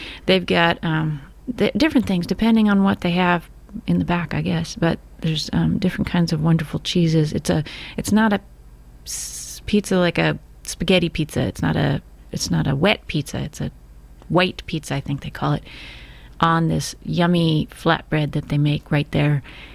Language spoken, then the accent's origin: English; St. Helena, California, United States; I grew up partly in St. Helena, California